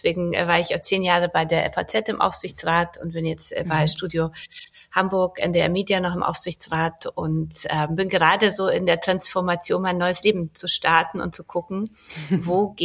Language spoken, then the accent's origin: German; Poland; now in Munich, Germany; Ich komme aus Polen. Das ist mir wichtig. Ich bin mit meiner Mutter 1981 aus Polen, damals Kommunismus, nach Deutschland, nach München geflohen.